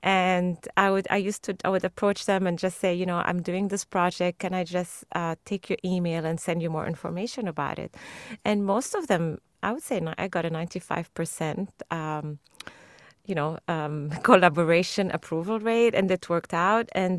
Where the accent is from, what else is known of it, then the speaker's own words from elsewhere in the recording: Lebanon; And my experience growing up in Lebanon was very different.